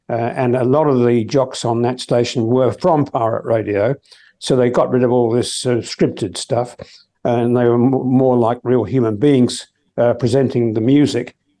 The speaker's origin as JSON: {"language": "English", "region": "England", "country": "United Kingdom", "accent": "English", "lives_now": "Australia", "said": "Australia, they said, oh, you sound too pommy. So you're too English, you know. So I had to sort of readjust my accent again."}